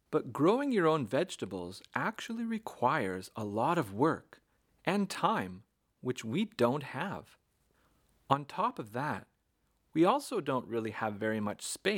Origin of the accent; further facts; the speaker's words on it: Western Canada, Canada; when I was growing up in Western Canada, this was an uncommon sight.